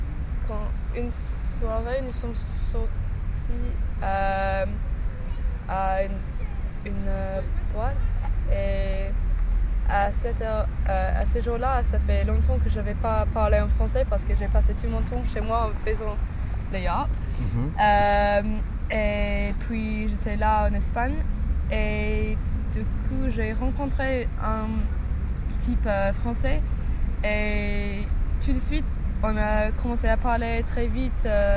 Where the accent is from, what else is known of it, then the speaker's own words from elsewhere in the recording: England, United Kingdom; French is a second language; Et ce week-end, je suis rentrée chez moi en Angleterre pour voir ma famille